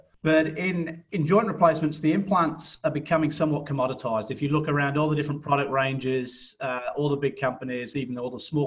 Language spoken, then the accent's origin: English; England, United Kingdom; Yeah, so I grew up in England. I did my university education in Leeds.